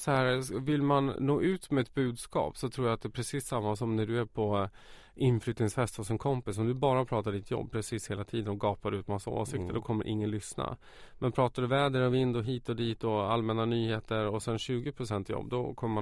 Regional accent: Kungsör, Västmanland County, Sweden; valet 2006 var jag hemma i Kungsör, där jag kommer ifrån, och pratade på gymnasieskolan.

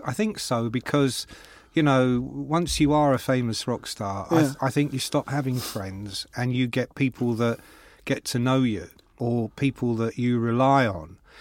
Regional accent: Ireland; I'm an Irish bastard too, because I am.

